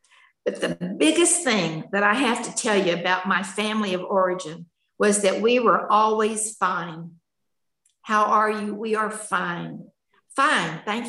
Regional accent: San Antonio, Texas, United States; also born or lived in Midland, Texas; I was born in Midland, Texas. Shortly after I was born, we moved to San Antonio, and that's where I grew up.

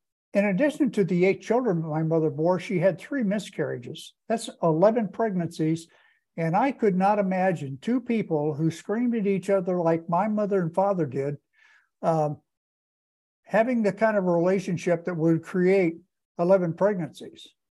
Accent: Akron, Indiana, United States; So, "Well, where are you from?" And I'd say Akron, Indiana.

